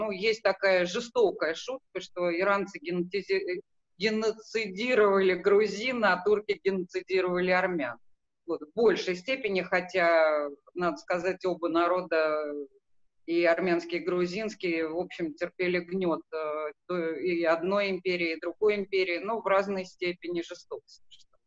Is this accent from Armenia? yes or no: yes; Armenia; Ну, это самое, выступлю как вульгарная армянка.